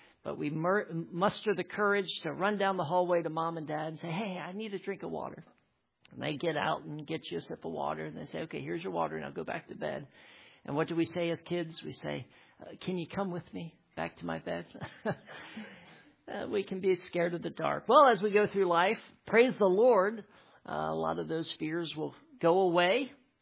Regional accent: Harrisonburg, Virginia, United States; I grew up in Harrisonburg, Virginia, just about 2 hours from here, not too far away there in the beautiful Shenandoah Valley.

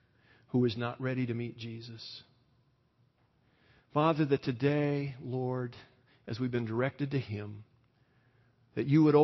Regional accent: Jamestown, North Dakota, United States; Can you imagine the grace to a boy growing up in Jamestown, North Dakota, and God reaching down in sovereign grace and drawing a boy like me to himself.

